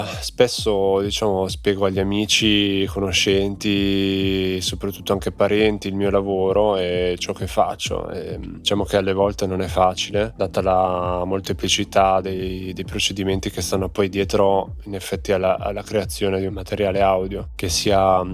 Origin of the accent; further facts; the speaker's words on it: Novi Ligure, Piedmont, Italy; also born or lived in Genoa; Sono nato a Genova nell'89, ma sono cresciuto a Novi Ligure, in provincia di Alessandria, nel Basso Piemonte.